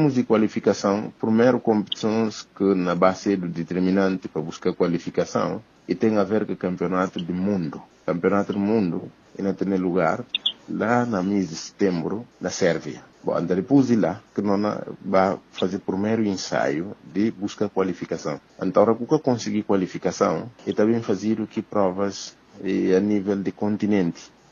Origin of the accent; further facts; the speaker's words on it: Guinea-Bissau; enquanto guineense